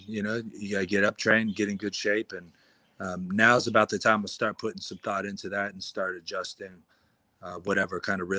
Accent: Columbus, Ohio, United States; I actually took that fight only because it was supposed to be here in Columbus, Ohio, my hometown.

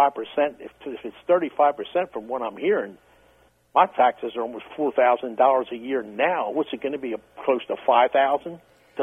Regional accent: Baltimore, Maryland, United States; born there; I was born in Maryland in 1956. I was born down in Remington, below Hamden. And I came from a hard-working Italian family.

